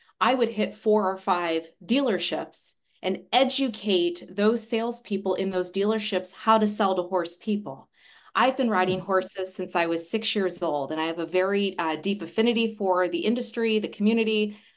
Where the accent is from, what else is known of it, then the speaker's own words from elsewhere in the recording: Indianapolis, Indiana, United States; And so I came back to Indianapolis, which is my hometown